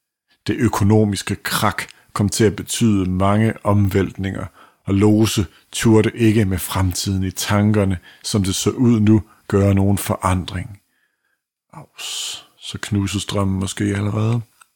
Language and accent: Danish; Vejle, Region of Southern Denmark, Denmark; now in Aalborg, Denmark; Vejle, jeg er fra Vejle. Jeg bor i Aalborg nu, men jeg er fra Vejle.